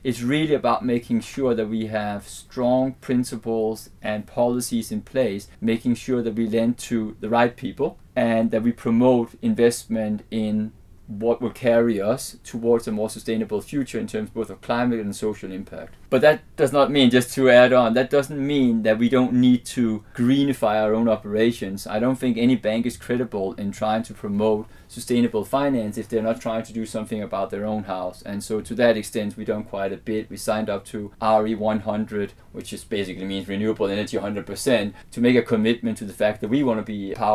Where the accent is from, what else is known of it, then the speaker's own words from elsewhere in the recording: Denmark; English is a second language; now in Singapore; I come from Denmark, where obviously we have a lot of forest